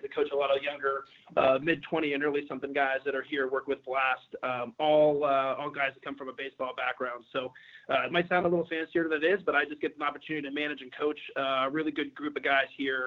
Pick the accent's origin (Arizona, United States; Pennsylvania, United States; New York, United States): Pennsylvania, United States; But I grew up in Pennsylvania, shoveling snow, just like you guys did in Illinois, hitting in cages all day long.